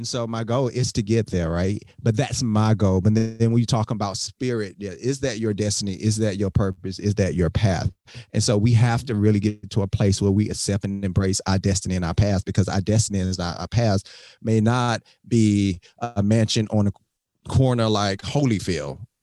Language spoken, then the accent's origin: English; Miami, Florida, United States; now in Atlanta, United States; So I literally ended up moving my whole family to Atlanta, Georgia. I'm from Miami. I moved the whole family to Atlanta, Georgia